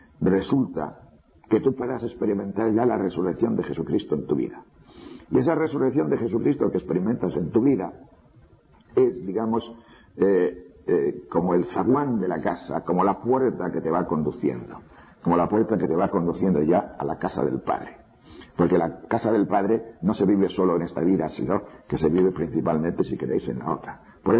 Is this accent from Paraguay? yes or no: no; Tejerina, Castile and León, Spain; soy de un pueblo que se llama Tejerina, provincia de León. Mi pueblo es un pueblo de transhumancia.